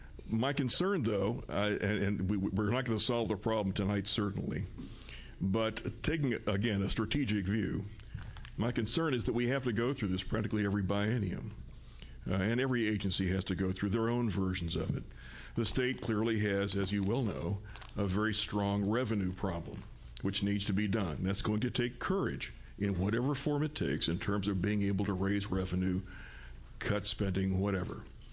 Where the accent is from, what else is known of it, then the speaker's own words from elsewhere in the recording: Philomath, Oregon, United States; I'm from Philomath. I work with the Oregon Youth Authority.